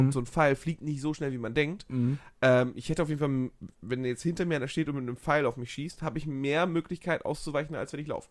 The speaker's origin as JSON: {"language": "German", "country": "Germany", "said": "als Deutsche doch viel mehr feiern."}